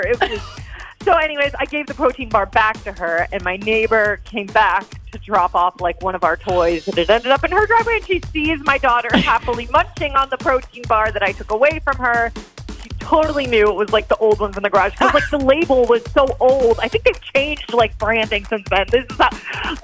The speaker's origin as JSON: {"language": "English", "town": "Lake Mills", "country": "United States", "said": "I'm from Lake Mills."}